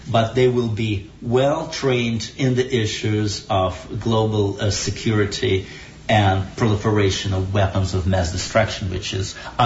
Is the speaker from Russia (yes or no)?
yes; Moscow, Russia; I was born and raised in Moscow, and I'm that urban guy